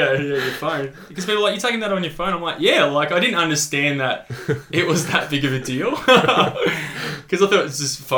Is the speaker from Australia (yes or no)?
yes; Warrnambool, Victoria, Australia; it's called Cannon Hill in Warrnambool, in my hometown.